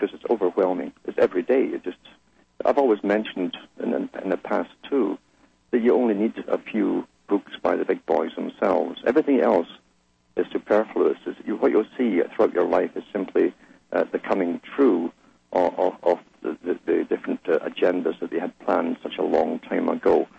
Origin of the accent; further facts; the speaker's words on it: Ontario, Canada; from Ontario, Canada.